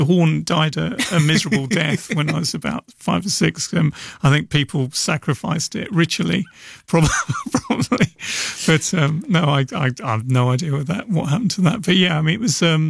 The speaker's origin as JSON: {"language": "English", "town": "Rochester", "region": "South East England", "country": "United Kingdom", "tie": "born or raised there", "said": "I grew up in Rochester in Kent"}